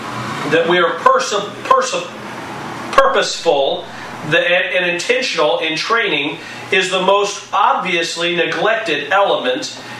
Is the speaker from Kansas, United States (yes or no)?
yes; Kansas, United States; especially I guess growing up in Kansas where the wind blows nonstop 24/7.